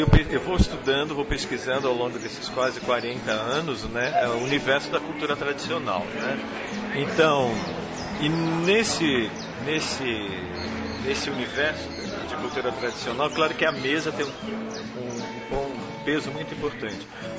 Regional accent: Rio de Janeiro, Brazil; que é bem diferente da fluminense de onde eu venho.

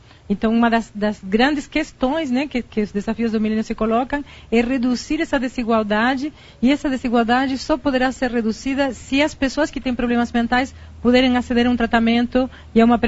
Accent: Argentina; Portuguese is a second language; Eu sou argentina.

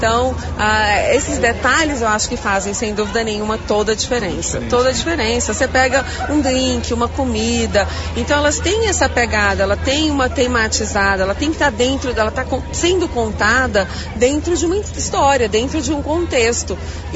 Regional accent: Brazil; e olha que eu sou brasileira igual

